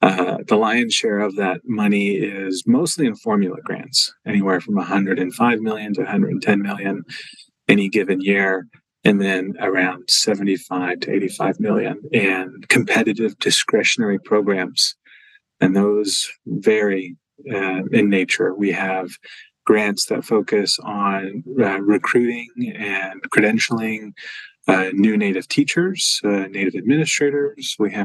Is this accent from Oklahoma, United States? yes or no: yes; Lawton, Oklahoma, United States; I'm Comanche and Kiowa, and I hail from Lawton, Oklahoma.